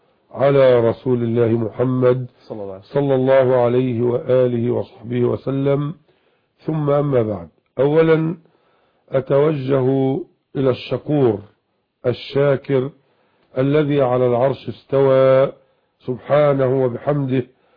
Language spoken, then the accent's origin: Arabic; Mit Hadid, Dakahlia, Egypt; بقريتنا ميت حديد مركز بنية النصر بقهلية مصر